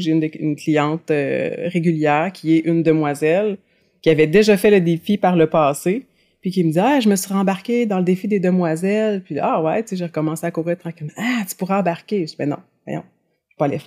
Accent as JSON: {"language": "French", "town": "Trois-Rivières", "region": "Quebec", "country": "Canada", "tie": "born or raised there", "said": "je suis retournée dans ma ville natale, je reviens à Trois-Rivières. Ouais, donc c'est ça, je suis revenue à Trois-Rivières."}